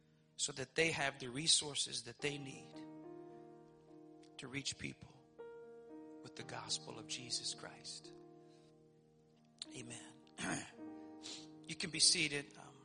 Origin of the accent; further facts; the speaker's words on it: Louisiana, United States; Now, I'm from South Louisiana, and I love Cajun food.